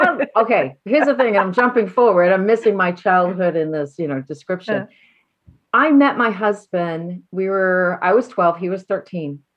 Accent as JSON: {"language": "English", "region": "Maine", "country": "United States", "tie": "born or raised there", "said": "I grew up in the country, as we've already defined. I grew up in Western Maine. So I grew up on a farm."}